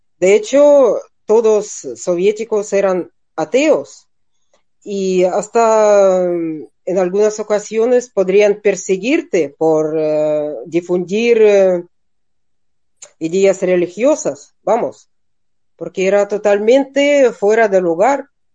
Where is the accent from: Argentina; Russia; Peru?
Russia; Spanish is a second language; pero yo puedo decir, como persona rusa, que nunca en la vida me creeré que Yuri Gagarin fuera creyente.